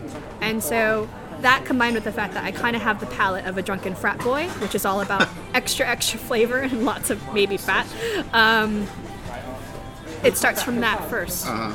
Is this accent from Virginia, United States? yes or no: yes; Virginia, United States; moved away as an adult; now in London, United Kingdom; You know, I've born and raised in Virginia, and I've never felt home in the way that I felt home here.